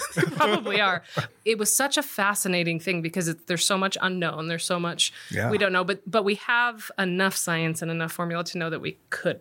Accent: Los Angeles, California, United States; And so he was all the rage growing up in Los Angeles.

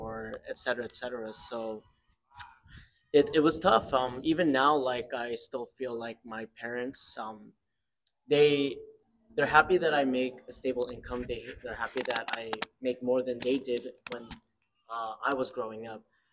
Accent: Philippines; I mean, I come from a family, I'm Filipino.

